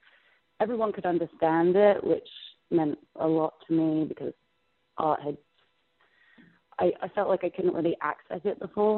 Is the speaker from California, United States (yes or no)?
yes; Los Angeles, California, United States; born there; Yes, I was born in Los Angeles.